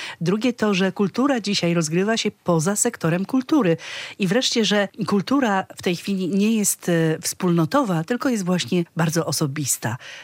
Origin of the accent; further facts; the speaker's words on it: Łomża, Podlaskie Voivodeship, Poland; Pochodzę z Łomży, tam nie było teatru, ale bliżej mi było do Warszawy niż do Białegostoku.